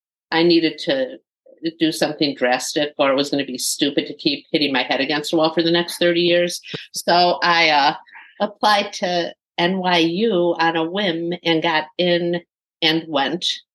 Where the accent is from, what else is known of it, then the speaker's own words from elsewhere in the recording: Midwest, United States; also born or lived in New York; I am now in my 60s. I'm from the Midwest. I lived in New York for a little while